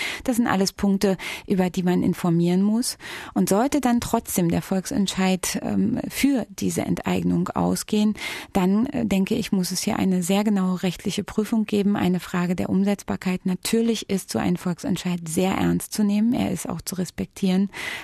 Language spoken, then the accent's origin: German; Berlin, Germany; kann ich es mir überhaupt noch leisten, in meiner Heimatstadt Berlin zu wohnen?